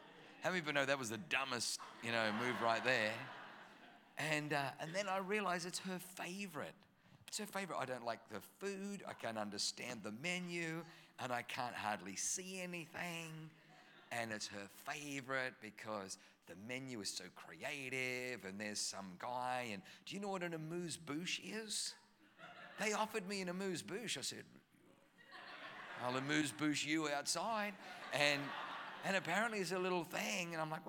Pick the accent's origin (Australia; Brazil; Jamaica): Australia; accent: Australian; also born or lived in Germany; now in United States; But I was born in Germany, so I have a German name, but I don't have a German accent. I grew up in Australia.